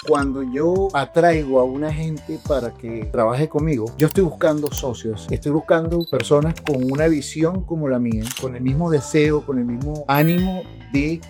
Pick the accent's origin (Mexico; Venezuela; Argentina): Venezuela; now in United States; yo soy venezolano. Tengo 25 años viviendo acá en los Estados Unidos, específicamente en el sur de Florida.